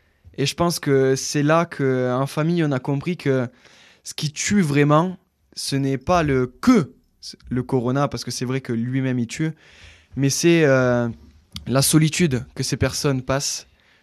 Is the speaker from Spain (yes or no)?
no; Italy; moi, je suis italien et on avait l'habitude de passer le Noël à Rome, chez mes grands-parents